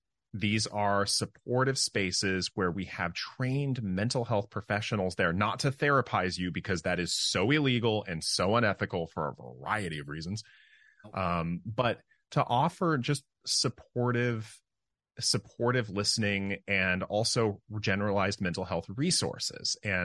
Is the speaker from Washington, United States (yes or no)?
yes; Seattle, Washington, United States; I'm born and raised in Seattle. I still live here. I love it here.